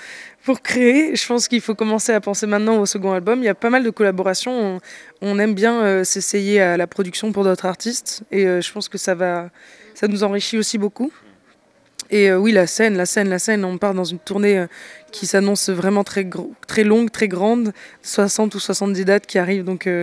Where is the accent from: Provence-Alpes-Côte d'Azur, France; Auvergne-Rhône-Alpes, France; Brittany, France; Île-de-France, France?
Provence-Alpes-Côte d'Azur, France; Nice; On vient de Nice, il n'y a pas une immense scène.